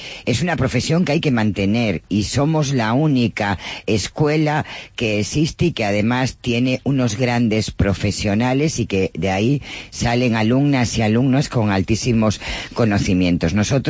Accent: Vigo, Galicia, Spain; Las encuestas en Vigo, de donde yo soy, decían que íbamos a tener 13 concejales y tuvimos 17.

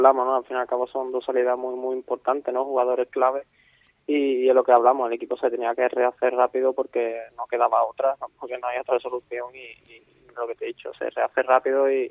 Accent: El Puerto de Santa María, Andalusia, Spain; De Puerto Santa María.

